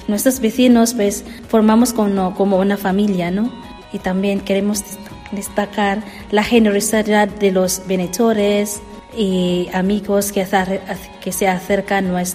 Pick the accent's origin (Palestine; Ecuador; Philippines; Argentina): Philippines; now in Spain; nosotras somos filipinas que hemos venido para poder seguir adelante la comunidad